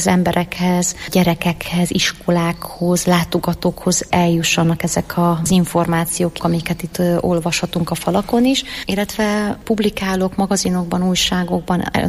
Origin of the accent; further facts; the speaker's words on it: Sopron, Győr-Moson-Sopron, Hungary; now in Hamburg, Germany; de igazából én Németországban élek, Hamburgba, de nagyon sokat járok Sopronba is, ahonnan származok.